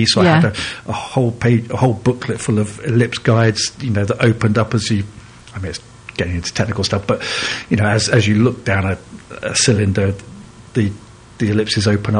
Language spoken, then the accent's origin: English; Bristol, South West England, United Kingdom; moved away; also born or lived in Kingston; I was born in Kingston in Surrey, and then we moved to Bristol very early on because my father was an engineer, big engineering city.